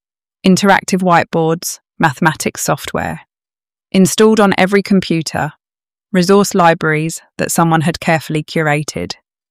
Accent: Woking, South East England, United Kingdom; Growing up in Woking, I was the one my friends called when they were stuck on maths homework.

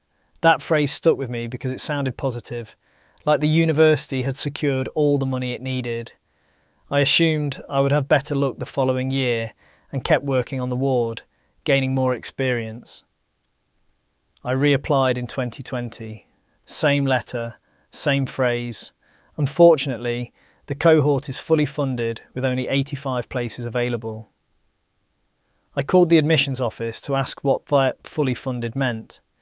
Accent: Lincoln, East Midlands, United Kingdom; I grew up in Lincoln as the son of a mechanic and a teaching assistant.

